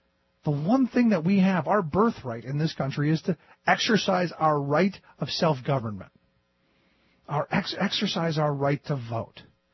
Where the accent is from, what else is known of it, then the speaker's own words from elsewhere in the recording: Cleveland, Ohio, United States; People in my hometown of Cleveland were standing in line for 10 hours waiting to vote.